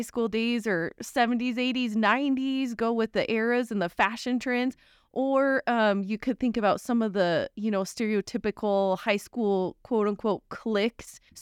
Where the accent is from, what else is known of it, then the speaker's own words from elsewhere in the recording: Riverton, United States; I'm the principal at St. Margaret's School. Riverton's my hometown. I love it.